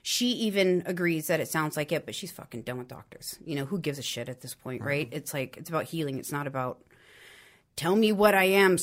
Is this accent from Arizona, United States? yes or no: yes; Tucson, Arizona, United States; And I am from Tucson, Arizona.